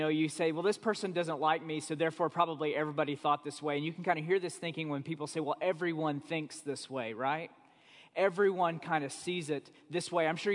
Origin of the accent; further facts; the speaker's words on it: Oklahoma, United States; I'm from Oklahoma, so who knows? But it seems like we have other people from Oklahoma.